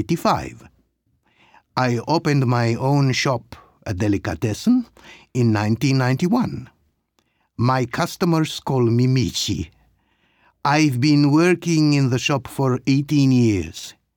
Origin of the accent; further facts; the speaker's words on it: Senegal; now in Madrid, Spain; I'm from Senegal, and I now live in Spain.